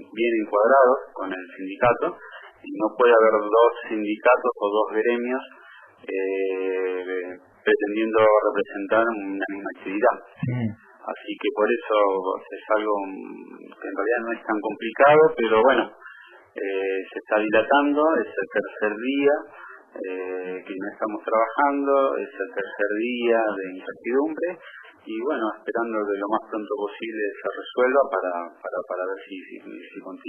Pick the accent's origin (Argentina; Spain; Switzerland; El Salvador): Argentina; Buenos Aires; moved away; Yo vine con mi familia de Buenos Aires